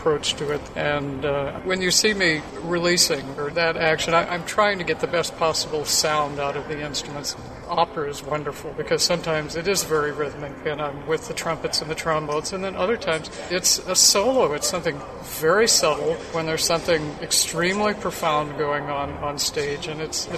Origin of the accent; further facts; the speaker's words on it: Colorado, United States; also born or lived in Minnesota; I was born in Minnesota, but I grew up in western Colorado, and I had never seen an opera.